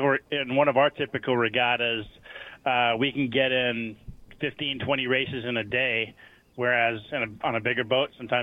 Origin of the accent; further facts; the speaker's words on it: Texas, United States; I'm from Texas.